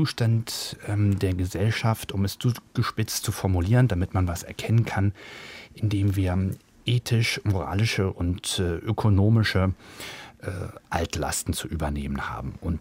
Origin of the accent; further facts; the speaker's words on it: Hamburg, Germany; ich bin in einer Arbeitersiedlung in Hamburg aufgewachsen.